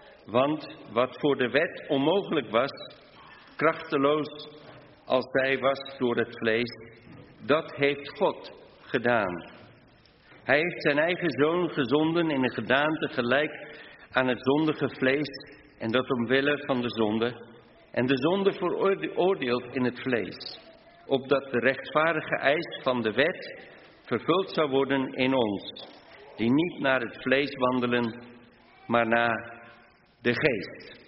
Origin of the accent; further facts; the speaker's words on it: South Africa; now in Hardenberg, Netherlands; vanochtend uit Hardenberg. Dat is verder dan Harderwijk. En oorspronkelijk komen we uit Zuid-Afrika. Maar we wonen inmiddels bijna 30 jaar hier in Nederland.